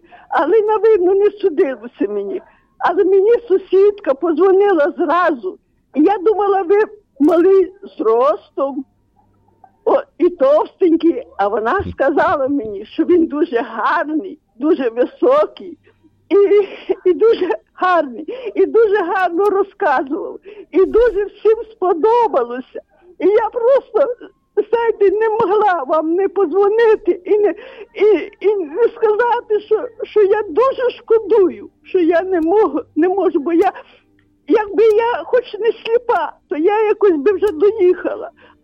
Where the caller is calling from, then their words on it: Rivne, Rivne Oblast, Ukraine; я з Рівну дзвоню.